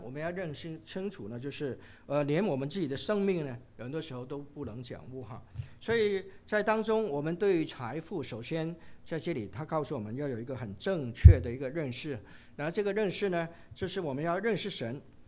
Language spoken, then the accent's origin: Chinese; China; 就是特别呢，我们中国人有一句话哈，财大就气粗哈